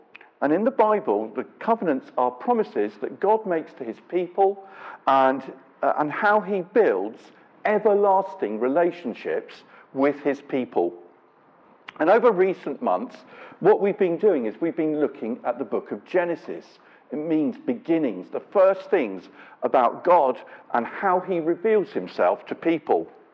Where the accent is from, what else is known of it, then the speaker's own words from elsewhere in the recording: Scotland, United Kingdom; I've had a few encounters in shops over this matter when I come from Scotland.